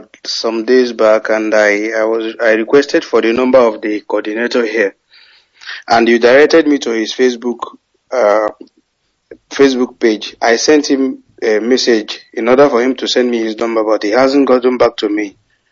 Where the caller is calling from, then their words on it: Sharjah, United Arab Emirates; I'm calling from Sharjah, UAE.